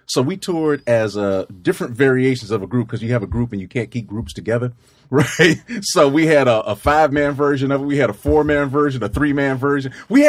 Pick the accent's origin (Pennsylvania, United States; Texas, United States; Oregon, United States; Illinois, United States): Illinois, United States; Chicago; That's why I'm born and raised in Chicago.